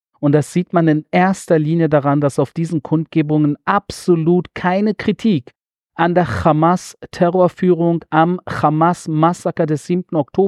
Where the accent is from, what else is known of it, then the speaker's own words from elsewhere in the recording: Göttingen, Lower Saxony, Germany; born there; weil Göttingen mein Geburtsort ist. Ich bin in Göttingen zur Welt gekommen